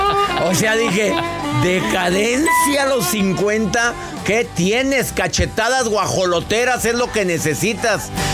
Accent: Mexico; en mi país, en mi México

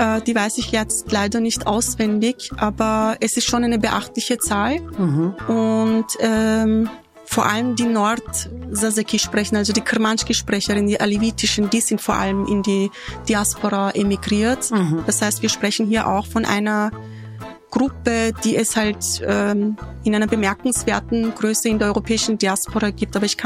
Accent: Tunceli Province, Turkey; Ich sag, dass ich aus Dersim komme.

